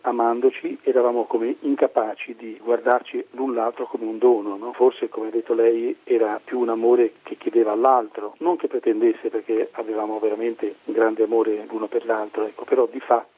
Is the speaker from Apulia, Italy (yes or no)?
no; Liguria, Italy; born there; anch'io sono nato in un paesino della Liguria